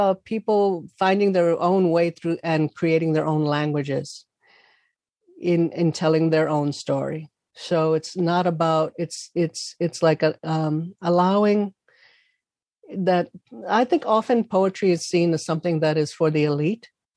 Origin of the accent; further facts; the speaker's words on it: South Bronx, New York, United States; because of who I am and where I'm from. I'm from the South Bronx